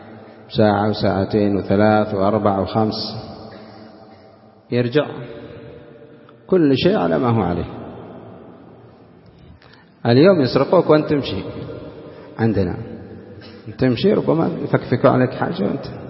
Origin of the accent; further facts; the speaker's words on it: Yemen; هذه التي هي منتشرة عندنا في اليمن